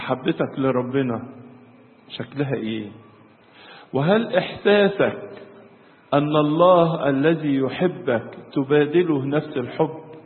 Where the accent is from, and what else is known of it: Egypt